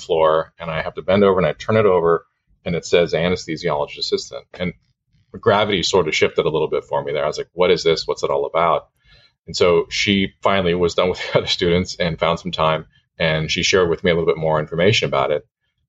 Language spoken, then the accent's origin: English; Santa Barbara, California, United States; I was born and raised in Santa Barbara, which is a pretty unique place that I've come to really appreciate as I've gotten older. So I grew up most of my time there.